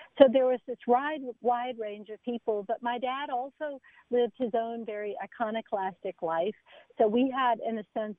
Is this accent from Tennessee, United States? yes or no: yes; Memphis, Tennessee, United States; when I say we, I mean … we grew up in Memphis.